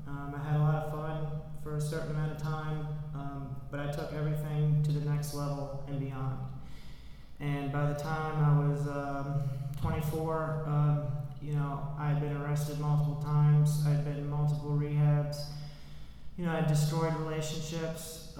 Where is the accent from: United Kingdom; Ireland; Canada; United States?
United States; Williamsburg; I grew up in Williamsburg, started drinking when I was 15.